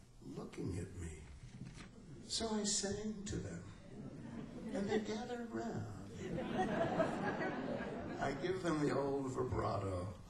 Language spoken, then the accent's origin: English; New York, United States; I'm just a New Yorker who needs some horizon and sky just to be real.